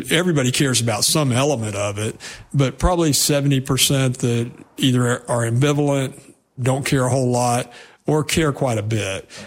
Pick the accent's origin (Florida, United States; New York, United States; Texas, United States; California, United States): Florida, United States; Eustis; I was born and raised in Eustis. I still live in Eustis, 4 miles from the house I was raised